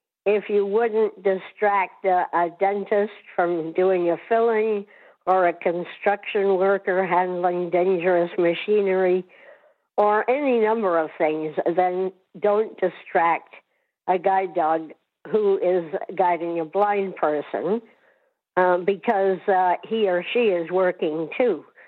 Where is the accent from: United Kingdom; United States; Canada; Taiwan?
Canada; Peterborough, Ontario; from Peterborough, Ontario, your self-appointed messenger from the world of guide, hearing, and service dogs.